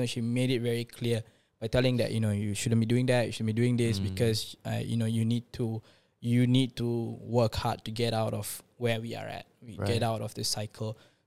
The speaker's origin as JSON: {"language": "English", "town": "Petaling Jaya", "region": "Selangor", "country": "Malaysia", "tie": "born or raised there", "said": "I think for me, I mean, just want to say that I grew up in Petaling Jaya, the PJ, but it's not the PJ that we always think about."}